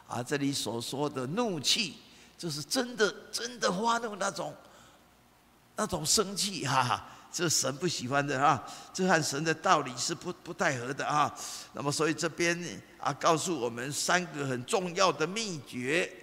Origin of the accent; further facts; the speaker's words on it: Taiwan; 那么我们台湾人也讲了哈